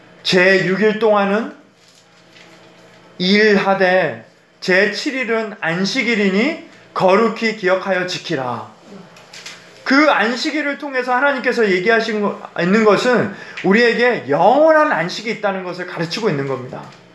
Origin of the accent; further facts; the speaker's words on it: South Korea; now in New York, United States; 저는 한국인입니다. 근데 여기에 와서 뉴욕에 가서 사역을 해보니까 엄청나게 다양한 사람이 많습니다.